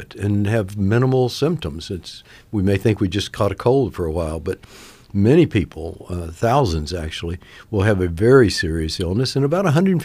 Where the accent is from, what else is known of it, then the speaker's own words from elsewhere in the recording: Southern US, United States; I grew up in the South, so we had histoplasmosis